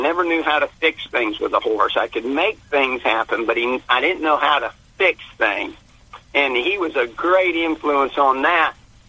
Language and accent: English; Montana, United States; I grew up in South Central Montana. My father had kind of an outfitting business and you know, run some stocker cattle and stuff like that. And then I left home at a pretty early age